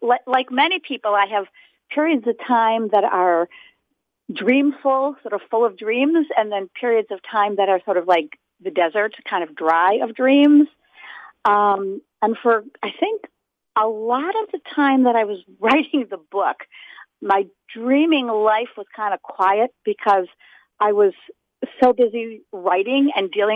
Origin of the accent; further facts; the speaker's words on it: Buffalo, New York, United States; moved away as an adult; also born or lived in Israel; now in Boston, United States; I'm an East Coast girl. I was born in Buffalo, New York. Spent my first 21 years there. Then I lived overseas in Israel for 5 years. And when I came back to graduate school here in the Boston area and have been here ever since.